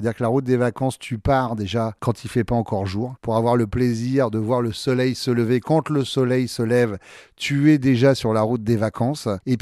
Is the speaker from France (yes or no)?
yes; Nouvelle-Aquitaine, France; moi je suis de ceux qui ont connu le Fort Boyard sans émission de télé dedans, puisque je suis de Charente-Maritime.